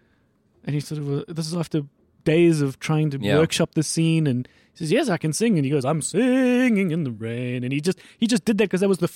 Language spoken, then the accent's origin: English; Bryanston, Gauteng, South Africa; you and I grew up in Bryanston or Sandringham, we didn't grow up in Soweto.